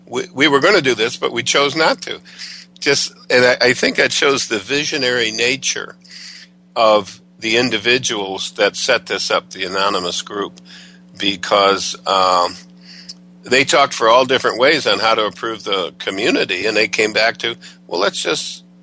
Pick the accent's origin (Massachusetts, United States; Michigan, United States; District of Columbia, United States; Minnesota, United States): Michigan, United States; Detroit; I was raised in Detroit. And when I was there, I went to the Detroit Public Schools